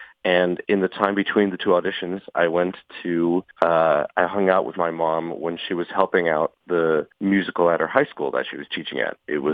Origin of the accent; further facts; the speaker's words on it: Dover, Delaware, United States; I was born and raised in Dover, Delaware. I started acting when I was 8 at the Children's Theater of Dover.